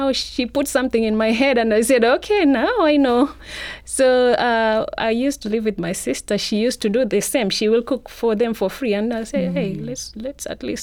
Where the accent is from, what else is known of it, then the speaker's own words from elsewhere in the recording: Mombasa, Mombasa County, Kenya; You know, I'm from Mombasa. So Mombasa people are known for their cooking skills.